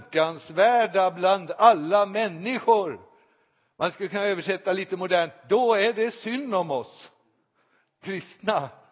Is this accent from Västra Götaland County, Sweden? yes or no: yes; Vårgårda, Västra Götaland County, Sweden; Jag kommer alltså från Vårgårda i Västergötland.